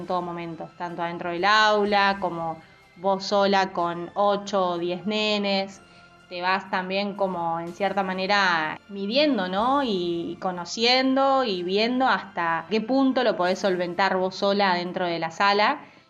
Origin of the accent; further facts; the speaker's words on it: Entre Ríos, Argentina; now in Buenos Aires, Argentina; Yo soy del interior, soy de Entre Ríos, y cuando me vine a estudiar a Buenos Aires